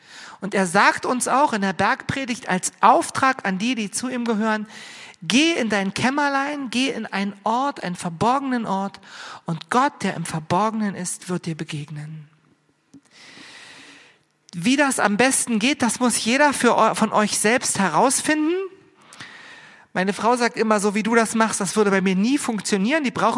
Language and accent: German; Berlin, Germany; Ja, ich bin ja Berliner und von daher liebe ich eigentlich die Hektik und den Stress der Großstadt